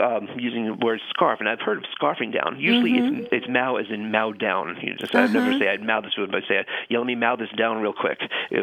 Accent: Long Island, New York, United States; now in California, United States; I am not originally from California.

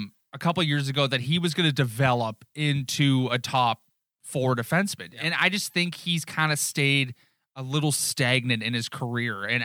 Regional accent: Newmarket, Ontario, Canada; It's like Travis Dermott is from Newmarket. We're from Newmarket. I know a lot of people who know Travis Dermott.

